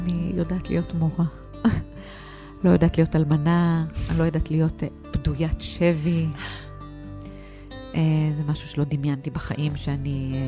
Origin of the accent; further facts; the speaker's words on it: Shomrat, Northern District, Israel; אני במקור משומרת